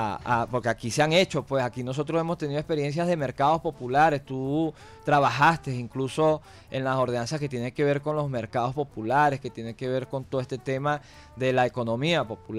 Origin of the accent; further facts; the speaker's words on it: Caracas, Capital District, Venezuela; Yo por lo menos que vengo de Caricuao